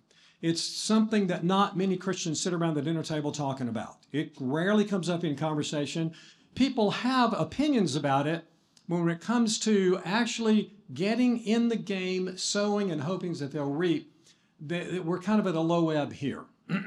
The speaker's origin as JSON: {"language": "English", "town": "Gadsden", "region": "Alabama", "country": "United States", "said": "I'm from Gadsden, Alabama."}